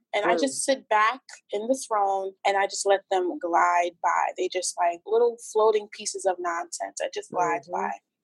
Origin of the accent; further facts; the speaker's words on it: Trinidad & Tobago; I'm originally from Trinidad